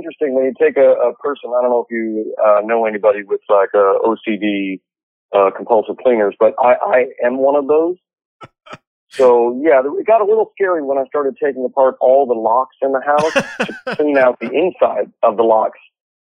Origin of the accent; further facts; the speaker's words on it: Ireland; you know, as an Irish person who wears sunblock, I was like literally as pale as like a piece of chalk.